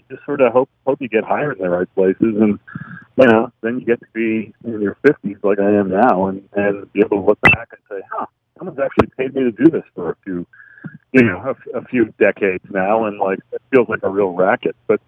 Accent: Massachusetts, United States; the Boston Globe, where I grew up in Massachusetts, and been reading Tom Boswell when I got down to D.C.

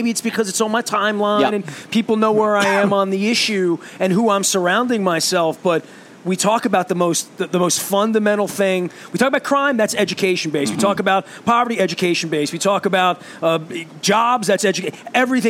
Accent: Dundalk, Maryland, United States; You know what? I'm from Dundalk.

